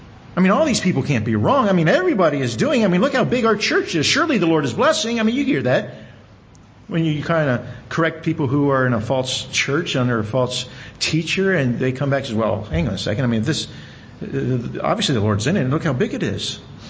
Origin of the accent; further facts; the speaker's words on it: Southern US, United States; born there; My parents grew up in the South. I was born in the South. Didn't really live in the South, in what we call the Deep South.